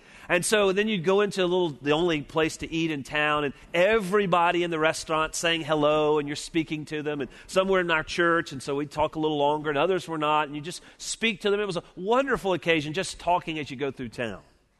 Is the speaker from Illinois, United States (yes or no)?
no; Mobile, Alabama, United States; accent: southern; being from Deep South, Mobile, and having been in Deep South most of my life, aware of my thick accent.